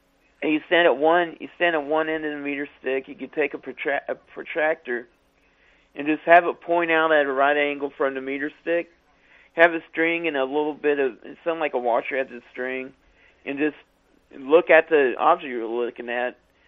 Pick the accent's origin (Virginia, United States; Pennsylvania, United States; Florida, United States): Virginia, United States; I mean, I grew up in Virginia, and people were just amazed that people spoke French down... in Louisiana and stuff like that.